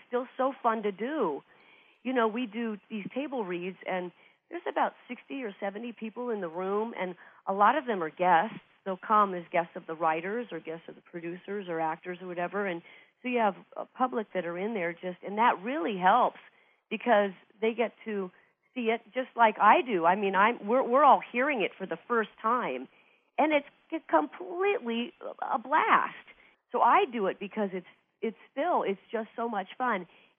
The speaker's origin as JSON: {"language": "English", "region": "Ohio", "country": "United States", "tie": "born or raised there", "said": "Number one, I was not shy growing up in Ohio, and set my sights on and found out through high school on the speech team that I could do voices."}